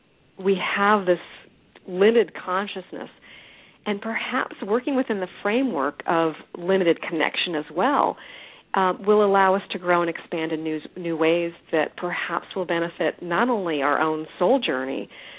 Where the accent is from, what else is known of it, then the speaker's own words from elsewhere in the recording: Seattle, Washington, United States; in Seattle, which is my hometown, which is nice.